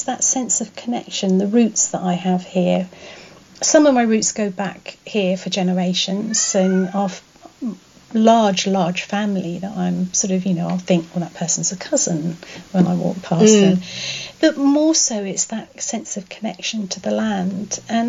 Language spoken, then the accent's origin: English; Ryde, South East England, United Kingdom; born there; I was born in Ryde, on Ryde seafront, my poor mum.